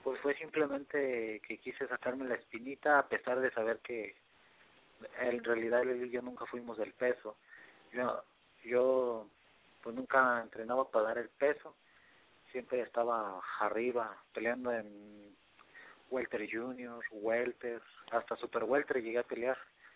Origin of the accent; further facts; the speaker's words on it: Mexico; pues como todo mexicano, pues quisiera que ganara